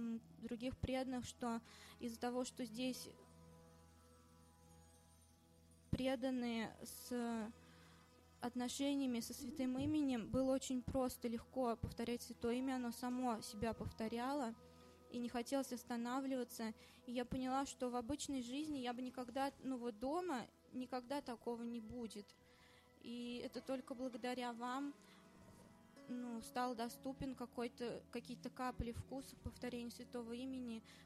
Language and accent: Russian; Samara, Samara Oblast, Russia; Я из Самары вообще.